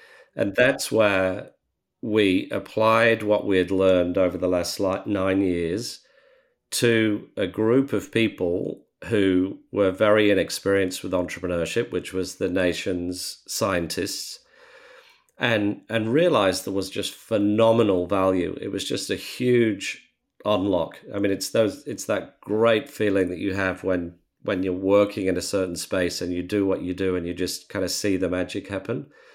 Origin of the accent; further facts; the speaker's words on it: Australia; It's part of our vernacular and our core skill set as Australian entrepreneurs today.